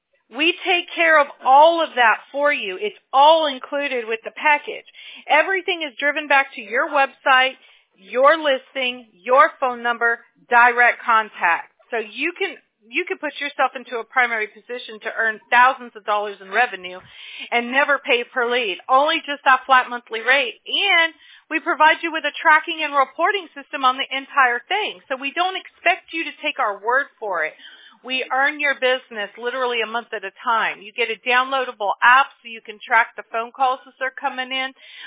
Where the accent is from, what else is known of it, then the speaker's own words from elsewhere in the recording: Apple Valley, California, United States; also born or lived in Mobile, Alabama / Baldwin Park; Yeah, I grew up in Apple Valley. So I was born in Mobile, Alabama. And then we moved out when I was six. And... we moved out to California to Baldwin Park, and then...